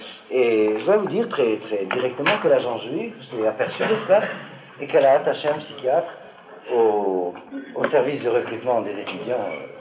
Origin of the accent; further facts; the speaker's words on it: Algeria; moved away; je suis moi-même un juif originaire des pays d'islam. Pour ne pas vous cacher, je suis originaire d'Algérie